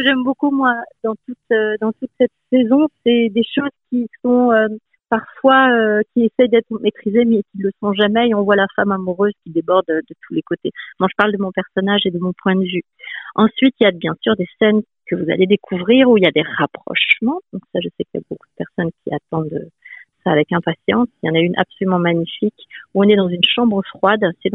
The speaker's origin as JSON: {"language": "French", "region": "Brittany", "country": "France", "said": "Oui, moi je suis bretonne."}